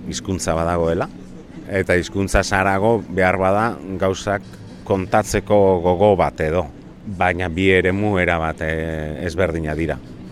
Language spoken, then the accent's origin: Basque; Durango, Basque Country, Spain; Durangarra naiz